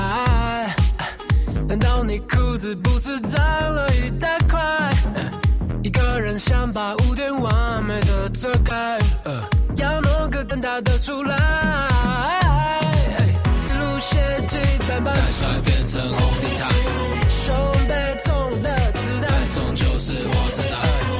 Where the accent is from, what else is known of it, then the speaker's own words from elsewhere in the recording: Taiwan; 我们台湾人去日本，好，我们很喜欢买他的家电